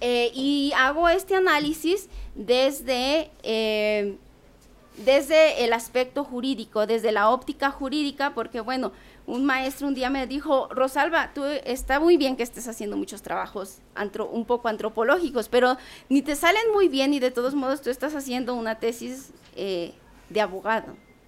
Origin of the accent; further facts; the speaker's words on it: Bachajón, Chiapas, Mexico; first language Tzeltal; Spanish is a second language; yo puedo decir Talemonta, quinal, Bachajón, es decir, que vengo del pueblo de Bachajón.